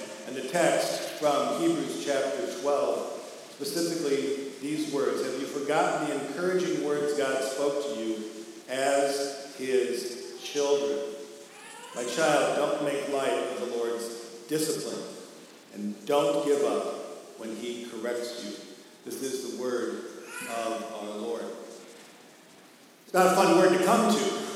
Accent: Westside, Iowa, United States; The name of the town is Westside, Iowa. Yours truly, it's my hometown, okay? Spent a lot of time there growing up in Westside, Iowa.

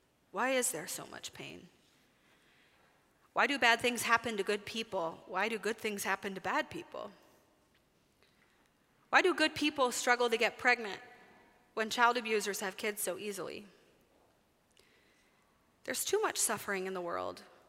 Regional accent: Dallas, Texas, United States; I grew up in Dallas

